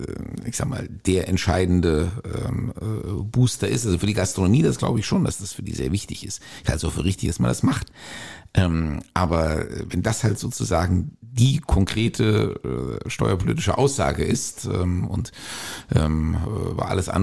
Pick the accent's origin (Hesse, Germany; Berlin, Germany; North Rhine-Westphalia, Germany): Hesse, Germany; Ja, wir Hessen.